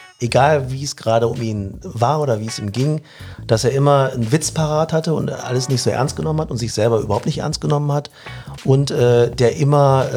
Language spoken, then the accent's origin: German; Mülheim an der Ruhr, North Rhine-Westphalia, Germany; now in Solingen, Germany; Ich bin Mitte 40, also eigentlich fast Ende 40, 47. Wohne in Solingen seit 6 Jahren. Geboren, aufgewachsen im Ruhrgebiet. Hab den Slang aber abgelegt oder ich hatte ihn nie.